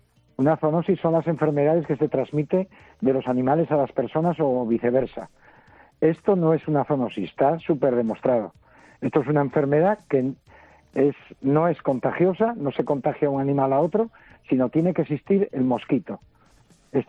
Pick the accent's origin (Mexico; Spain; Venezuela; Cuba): Spain; Asturias; yo soy asturiano, trabajo en Asturias.